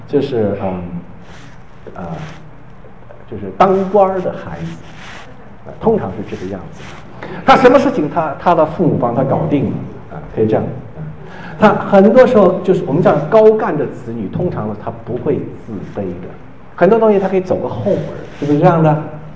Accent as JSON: {"language": "Chinese", "region": "Fujian", "country": "China", "said": "那一个是湖南人，我们是福建人嘛"}